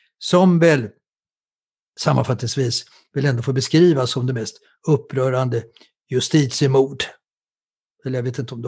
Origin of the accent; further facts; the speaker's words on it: Östergötland, Sweden; Ja, alltså vi östgötar, vi är inte riktigt lika grymma av oss som stockholmare